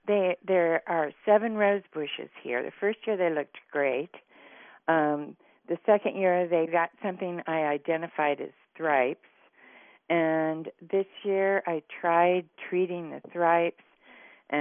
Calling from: Esmont, Virginia, United States; I'm calling from Esmont.

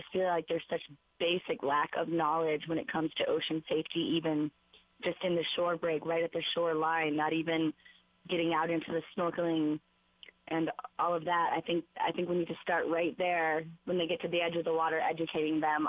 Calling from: Hawaii, United States; I'm calling from Maui.

